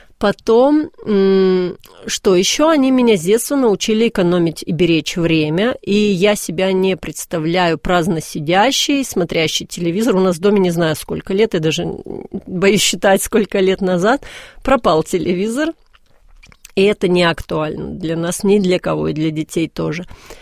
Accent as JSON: {"language": "Russian", "region": "Moscow", "country": "Russia", "tie": "born or raised there", "said": "вообще я родилась и выросла в Москве, и в 4 поколениях мы москвичи, мои предки здесь владели заводами и доходными домами в Москве"}